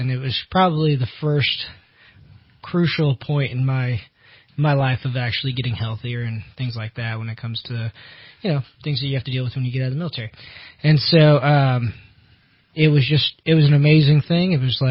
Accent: Shingletown, California, United States; also born or lived in Apple Valley, California; I'm basically from around here. I was born in Apple Valley, California, but my family relocated up here when I was about 4. So grew up in Shingletown.

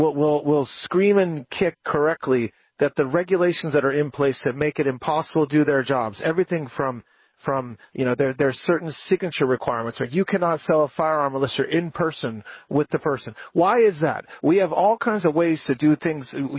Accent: Colorado, United States; also born or lived in New York; So I'm from Colorado originally. I lived in New York for a long time.

